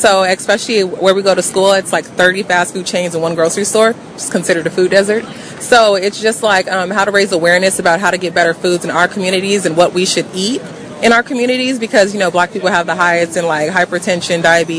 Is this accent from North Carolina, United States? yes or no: no; Corona, California, United States; I'm from Corona, California. I attend Clark Atlanta University, graduating senior.